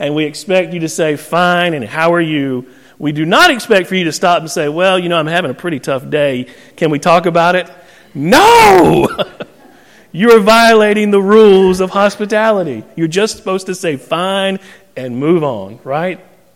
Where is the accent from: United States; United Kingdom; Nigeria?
United States; the South; But you know what I learned growing up in the South? Is Southern hospitality has rules, doesn't it?